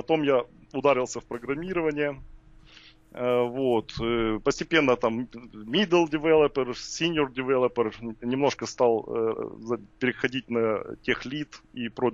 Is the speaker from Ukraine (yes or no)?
yes; Ukraine; Я с Украины